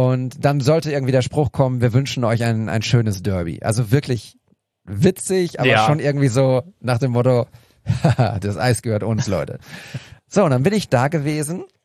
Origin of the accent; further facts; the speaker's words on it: North Rhine-Westphalia, Germany; wir sind in der Nähe von Münster aufgewachsen